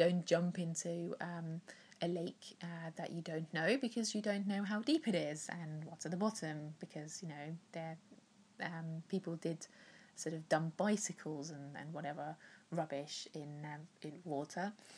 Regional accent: East Germany, Germany; when I was growing up in East Germany

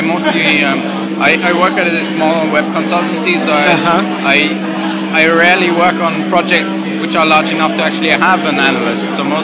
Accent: Gothenburg, Västra Götaland, Sweden; I'm from Sweden, from Gothenburg.

